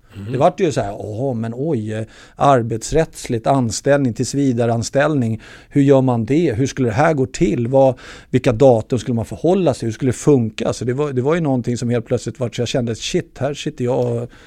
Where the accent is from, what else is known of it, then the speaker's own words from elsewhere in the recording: Brandbergen, Stockholm County, Sweden; jag är uppvuxen i Stockholms Bronx.